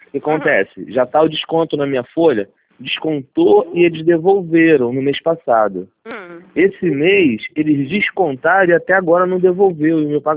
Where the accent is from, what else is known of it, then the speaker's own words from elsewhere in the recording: Santa Cruz, Brazil; Sou de Santa Cruz.